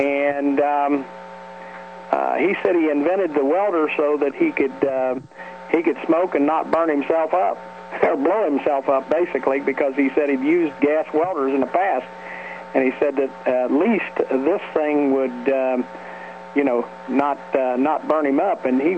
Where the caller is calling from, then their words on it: Lebanon, Indiana, United States; from Lebanon, Indiana.